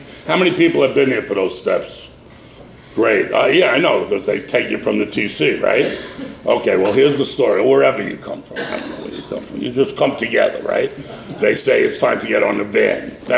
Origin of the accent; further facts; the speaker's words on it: New York, United States; Because in case you have a hearing problem, I'm from New York.